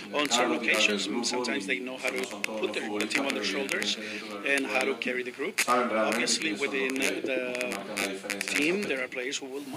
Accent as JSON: {"language": "English", "region": "Andalusia", "country": "Spain", "tie": "born or raised there", "second_language": "English", "said": "he's also close to my hometown in Andalus"}